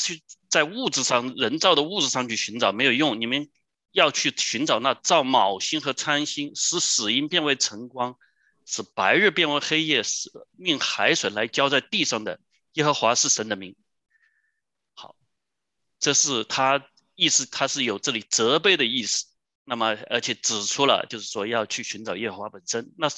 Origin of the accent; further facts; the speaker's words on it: Hunan, China; 反正我是湖南人，我们有一句话叫做丑媳妇总要见公婆。